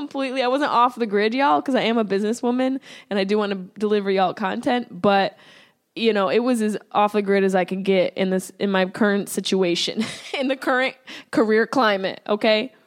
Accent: Syracuse, New York, United States; now in Los Angeles, United States; I'm living in LA now. You know, I'm from Syracuse, New York, a little bit scrappy, you know, a little hood, got a little ghetto in me

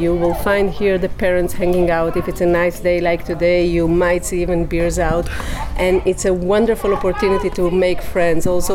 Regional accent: Argentina; now in Brussels, Belgium; I'm the mother of 4 kids. We've been in Brussels already almost 8 years. I'm originally from Argentina.

